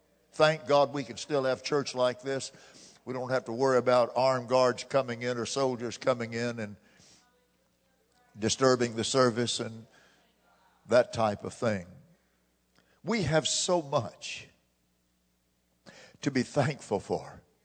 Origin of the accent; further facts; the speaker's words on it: United States; but I'm an American myself. I was born in Harris Hospital.